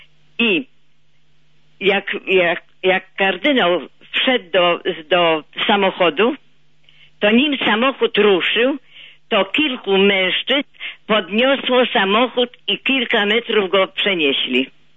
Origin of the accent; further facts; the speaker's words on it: Toruń, Kuyavian-Pomeranian Voivodeship, Poland; Ja jestem Torunianką.